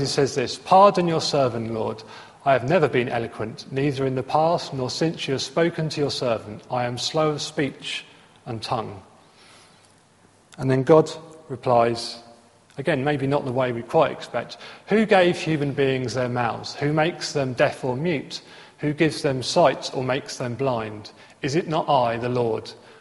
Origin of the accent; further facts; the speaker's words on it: Luton, East of England, United Kingdom; also born or lived in Essex / Bristol; my accent, I'm born in Essex, grew up in Luton, I went to university in Bristol, I've now ended up somewhere outside of Slough. It's not Queen's English, right?